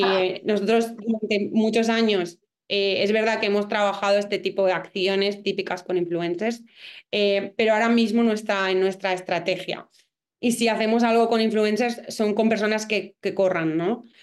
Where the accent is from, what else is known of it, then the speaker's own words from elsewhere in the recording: Valencian Community, Spain; somos valencianos y no somos falleros.